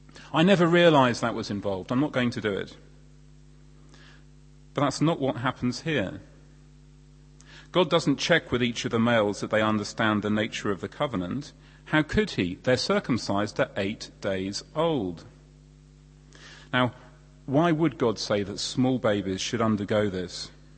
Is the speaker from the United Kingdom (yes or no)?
no; Lautoka, Western Division, Fiji; born there; also born or lived in Loma Loma; Where I was born in Fiji, young children are given names that describe where they were born and something about them now.